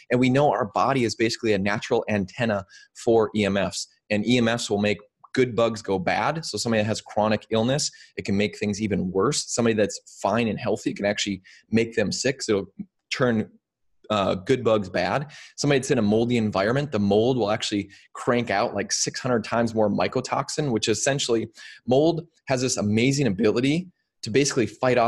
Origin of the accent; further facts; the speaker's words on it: Minnesota, United States; it was a 2-hour drive from where I grew up in Minnesota